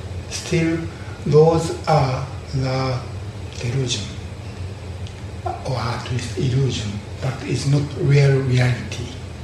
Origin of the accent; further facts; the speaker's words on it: Japan; first language Japanese; English is a second language; Because I'm from Japan, you know, my view is basically Japanese, and I use a Japanese language.